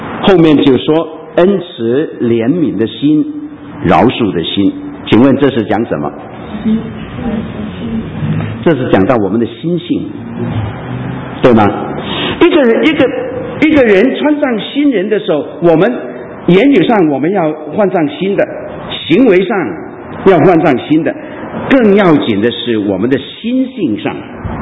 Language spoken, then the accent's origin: Chinese; Hong Kong; 我告诉你不要学香港话，我是香港人，请你们不要学我们香港人的话